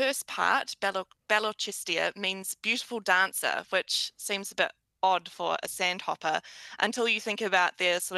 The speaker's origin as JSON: {"language": "English", "country": "New Zealand", "said": "as a Kiwi who doesn't normally have to think about those things"}